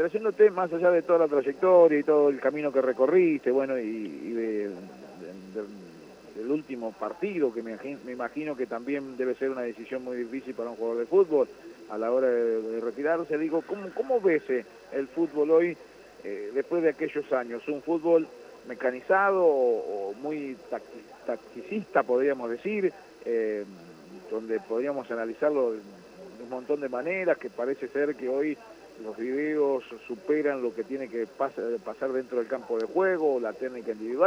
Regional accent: Santa Fe, Argentina; yo siendo santafesino

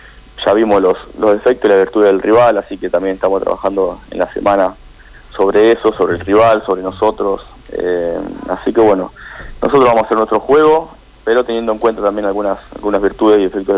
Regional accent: Argentina; como todo argentino por ahí, un poco desilusionado

